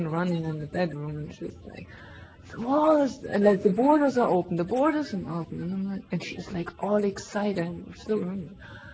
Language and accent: English; East Germany, Germany; English is a second language; And I used to say I'm from Germany. And until I realized I am not from Germany, I'm from East Germany. It's a different culture, it's a different atmosphere, whole different upbringing.